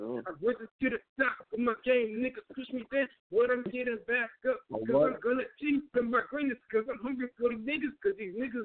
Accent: Las Vegas, Nevada, United States; I'm from Las Vegas.

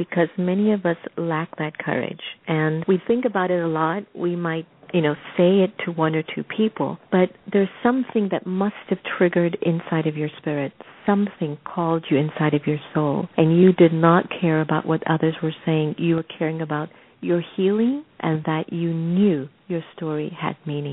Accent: United States; coming from an Eastern perspective, I'm half Indian, half African, and I'm brought up in the U.S.

